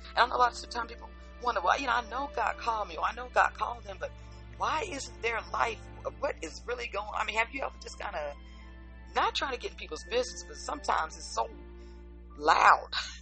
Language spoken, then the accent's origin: English; Jersey City, New Jersey, United States; born there; listen, I've got city in me. I was born in Jersey City, so I do everything. I walk fast and talk fast.